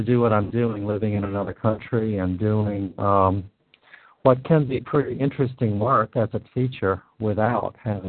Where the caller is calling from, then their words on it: China; I'm calling in from China.